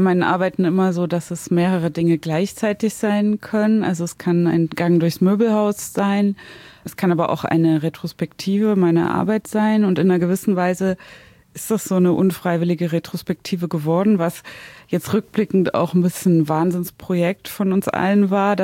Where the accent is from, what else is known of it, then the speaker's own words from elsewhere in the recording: Zwickau, Saxony, Germany; born there; ich bin ja 84 in Zwickau geboren, gerade noch so DDR. Als 89 die Mauer gefallen ist, war ich 5.